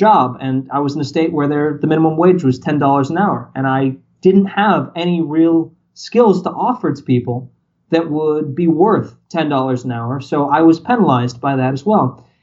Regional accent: California, United States; it was actually illegal to have one of these places in my home state of California.

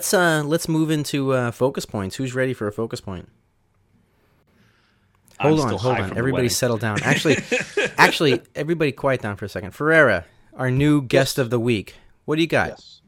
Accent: New England, United States; We're all from New England.

